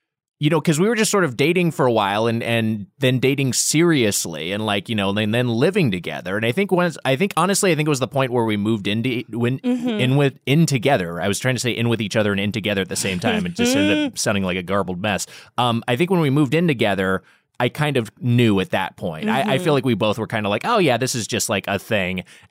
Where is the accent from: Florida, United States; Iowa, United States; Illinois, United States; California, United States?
California, United States; Long Beach; And so we're both from Long Beach area, Long Beach, California.